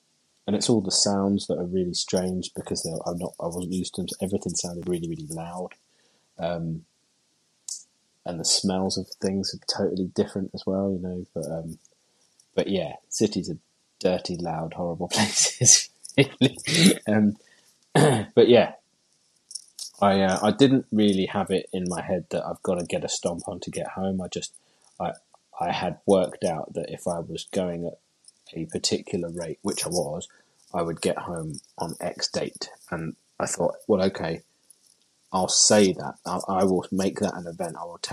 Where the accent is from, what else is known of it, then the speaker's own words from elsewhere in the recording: Cambridge, East of England, United Kingdom; once I got back to Heacham, I decided to walk from there back to Cambridge, my hometown, partly for publicity and raising extra money for the charity